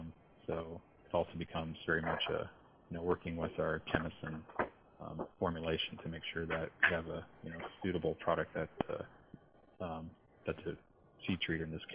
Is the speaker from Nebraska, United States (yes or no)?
yes; Nebraska, United States; I'm originally from Nebraska, so that's why they get a shout out with their Plant Disease Center